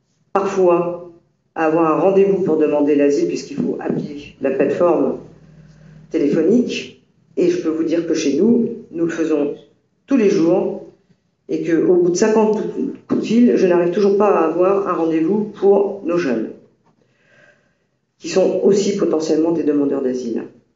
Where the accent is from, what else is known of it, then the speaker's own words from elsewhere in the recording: France; Dans mon pays d'origine, je suis française